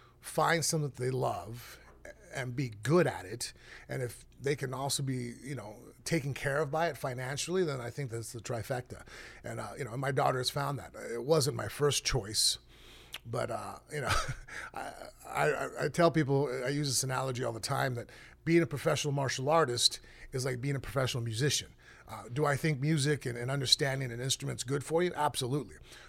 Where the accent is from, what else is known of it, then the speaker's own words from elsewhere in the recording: Las Vegas, Nevada, United States; I'm basically a lifelong martial artist, born and raised in Las Vegas